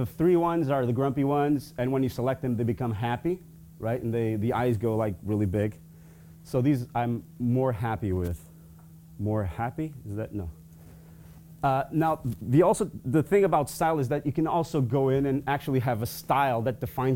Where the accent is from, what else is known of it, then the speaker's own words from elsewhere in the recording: Barcelos, Norte, Portugal; Now, this is the first game that I did with a company from Barcelos, which is my hometown, obviously represented here.